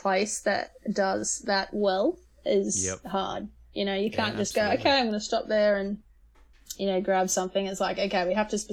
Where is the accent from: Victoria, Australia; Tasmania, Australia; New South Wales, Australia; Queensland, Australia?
Queensland, Australia; Bundaberg; Well, so I grew up in Bundaberg.